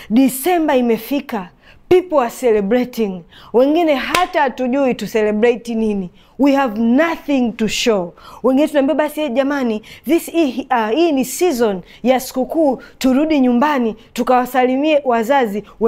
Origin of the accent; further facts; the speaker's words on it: Goba, Dar es Salaam, Tanzania; born there; Siku mimi nimezaliwa Goba.